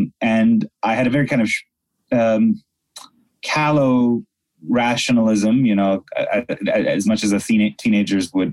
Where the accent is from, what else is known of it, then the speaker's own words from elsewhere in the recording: Tehran, Tehran Province, Iran; So I was born and raised in Tehran, Iran.